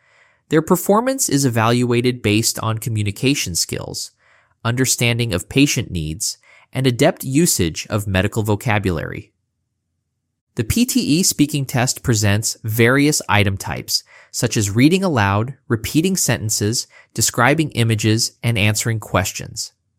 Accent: Philippines; I come from the Philippines

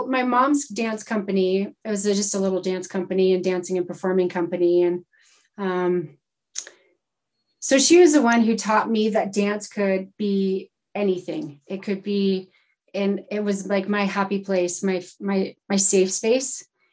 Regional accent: Texas, United States; Yeah, I grew up down south in Texas, and I had such a happy childhood.

